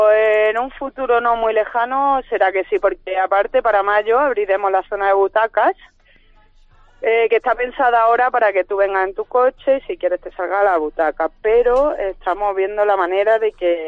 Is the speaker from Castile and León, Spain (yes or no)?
no; Granada, Andalusia, Spain; now in Madrid, Spain; soy de Granada. Lo que pasa es que llevo ya 15 años aquí, pero no se me pega el acento madrileño. Es que todavía no sé cuál es el acento madrileño.